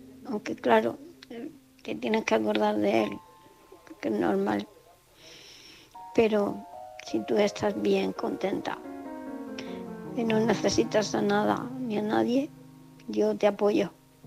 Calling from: Murcia, Region of Murcia, Spain; de Murcia.

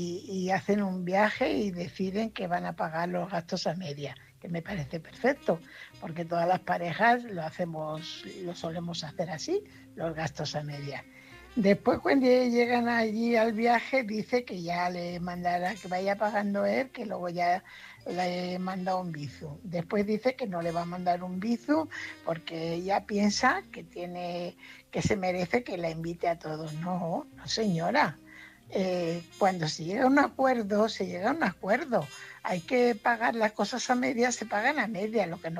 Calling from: Fuenlabrada, Community of Madrid, Spain; corresponsal de Fuenlabrada.

